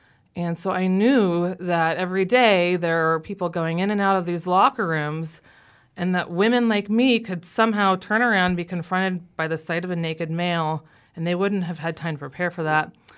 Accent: Tacoma, Washington, United States; a couple core people in my hometown of Tacoma who were Y members have really shouldered a lot of the burden.

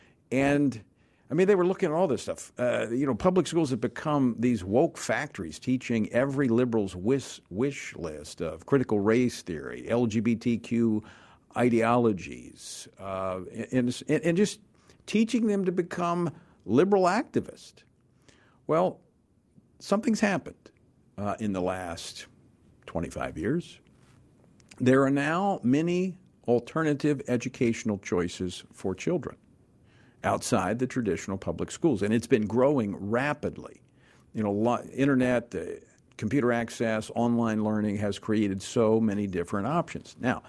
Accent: Louisiana, United States; one of my early political supporters back in my home state of Louisiana

